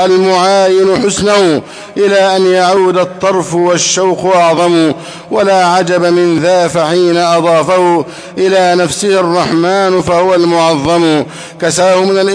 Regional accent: Egypt; اللهم احفظ بلدنا مصر أمنا أمانا سخاء رخاء

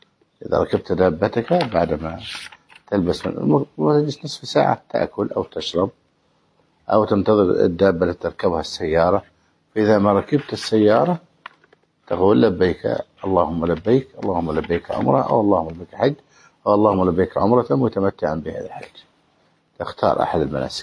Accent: Egypt; أما إن كان بعيدا في الآفاق مثل عندنا في مصر أو الشام أو غيرها

